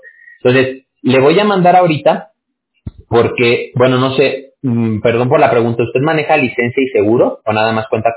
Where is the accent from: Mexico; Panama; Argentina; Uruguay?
Mexico; yo soy mexicano. Ahí en México tenemos una palabra que es billetear.